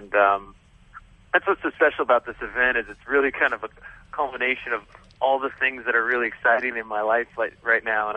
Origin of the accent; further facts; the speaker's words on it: California, United States; I've always, you know, lived and I grew up in California here